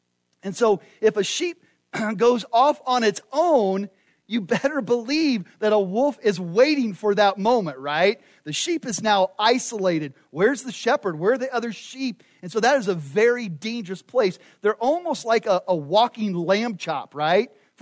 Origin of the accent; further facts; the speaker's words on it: Phoenix, Arizona, United States; You think of where I grew up in Phoenix, or think of other big cities.